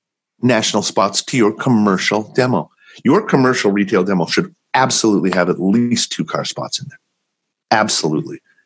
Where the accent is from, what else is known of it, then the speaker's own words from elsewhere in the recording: Los Angeles, California, United States; I'm fortunate. I grew up in Los Angeles, so I really don't have much of an accent.